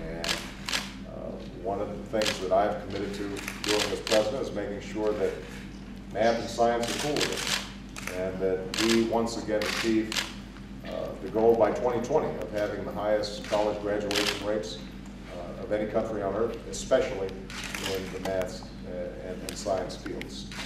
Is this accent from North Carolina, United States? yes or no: no; Hawaii, United States; I should note, just personally, I grew up in Hawaii, as many of you know